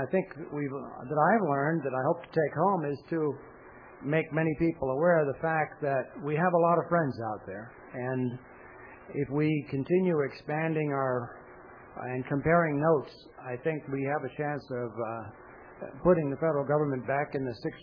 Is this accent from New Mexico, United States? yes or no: yes; New Mexico, United States; Hello, Bill. … from Catron County, New Mexico.